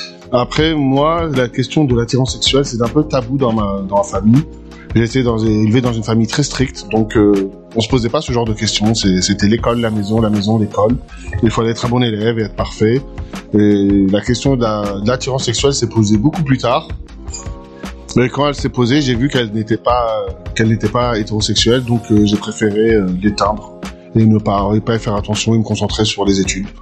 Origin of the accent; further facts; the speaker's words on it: Courcouronnes, Île-de-France, France; born there; Moi, je suis né à Courcouronnes, dans le 91.